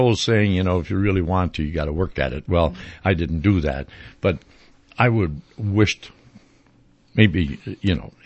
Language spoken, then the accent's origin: English; St. Paul, Minnesota, United States; And that was growing up in St. Paul.